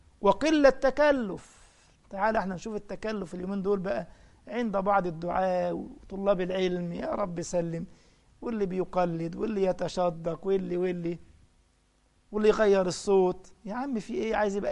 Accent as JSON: {"language": "Arabic", "country": "Egypt", "said": "مثلا إحنا عندنا في مصر يقول لك حيل"}